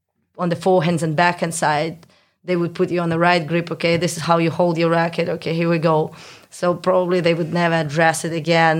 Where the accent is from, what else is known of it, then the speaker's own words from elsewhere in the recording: Moscow, Russia; English is a second language; So I train. I'm from Moscow. So I train in one place.